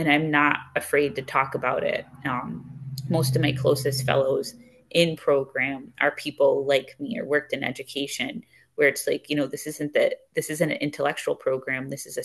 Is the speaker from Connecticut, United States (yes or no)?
yes; Waterbury, Connecticut, United States; first language Ebonics; I say my first language is Ebonics. I'm from downtown Waterbury. During the crack epidemic, it was hilarious.